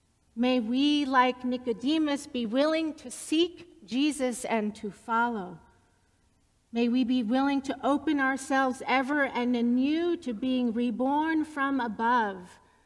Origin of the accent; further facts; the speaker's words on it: Baltimore, Maryland, United States; the reason I care so much about East and West Baltimore as part of my hometown